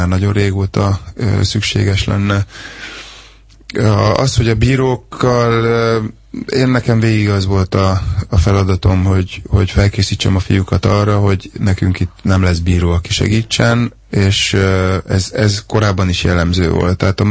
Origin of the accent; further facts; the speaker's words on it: Budapest, Hungary; Én Budapesten nőttem föl, én nagyon szerettem Budapesten vízilabdázni